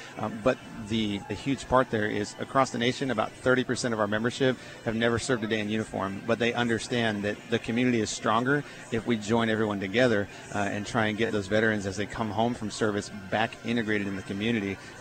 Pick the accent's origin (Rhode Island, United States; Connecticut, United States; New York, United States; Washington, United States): Rhode Island, United States; born there; I was born in Rhode Island, so so I guess by birth I'm a Yankee